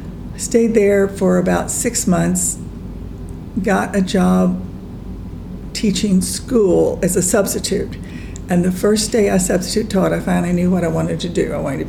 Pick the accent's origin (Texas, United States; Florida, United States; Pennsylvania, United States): Florida, United States; Miami; also born or lived in Fort Myers; Lived there till I was 11. Moved with my mother after she was divorced and remarried to Miami, North Miami, where I went to junior and senior high school.